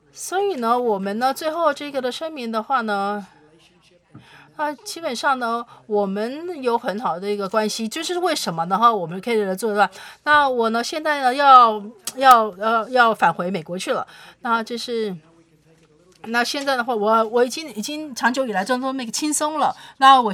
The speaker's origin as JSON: {"language": "Chinese", "country": "China", "said": "我是来自中国的记者"}